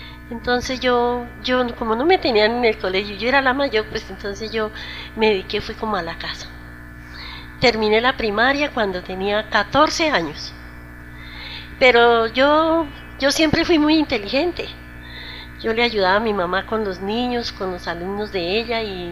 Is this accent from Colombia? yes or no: yes; Valle del Cauca, Colombia; Él era del Cauca y yo soy del Valle.